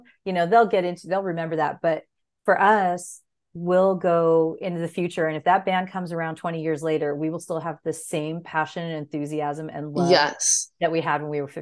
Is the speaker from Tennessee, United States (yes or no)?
no; San Diego, California, United States; I'm originally from San Diego, and that Pizza Port is like just where I used to get pizza at the beach when I was a kid.